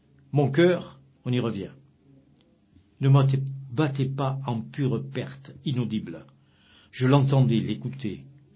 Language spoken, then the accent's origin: French; Fez, Fès-Meknès, Morocco; premier face-à-face avec la mort à l'âge de 6 ans, au milieu d'une manifestation nationaliste dans ma ville natale de Fès.